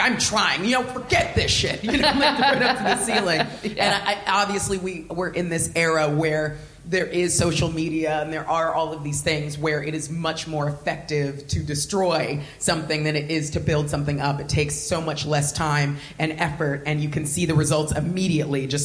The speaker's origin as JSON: {"language": "English", "country": "United States", "said": "I, being an American, I feel like I recognize the, just the concept that capitalism has fueled"}